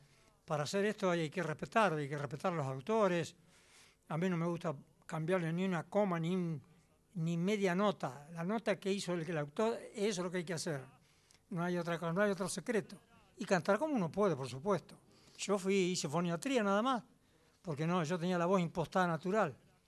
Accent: Argentina; ¿De dónde? Soy argentino.

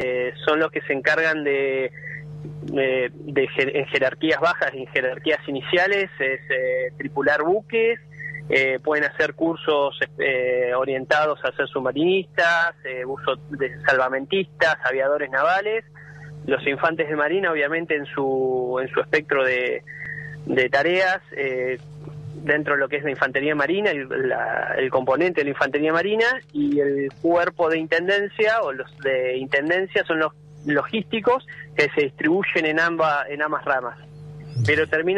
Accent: Bahía Blanca, Buenos Aires Province, Argentina; Yo soy de Villa Mitre.

